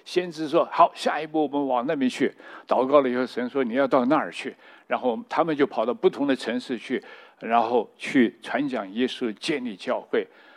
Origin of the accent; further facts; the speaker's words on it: Taiwan; 我说我们的呼召是到中国，我们是台湾的